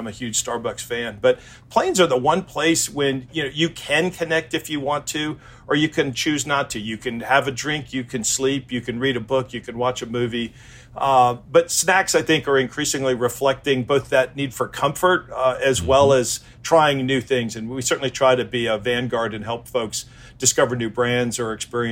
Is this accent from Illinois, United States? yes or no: yes; Chicago, Illinois, United States; So I grew up in Chicago.